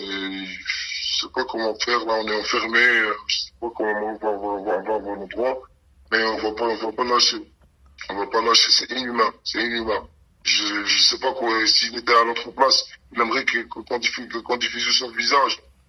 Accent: Algeria; Même pour le renvoyer chez nous en Algérie, ils veulent pas.

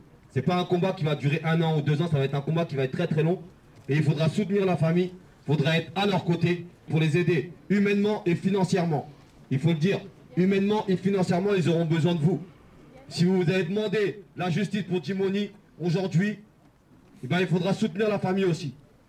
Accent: Champs-sur-Marne, Île-de-France, France; moi, je suis originaire de Champs-sur-Marne.

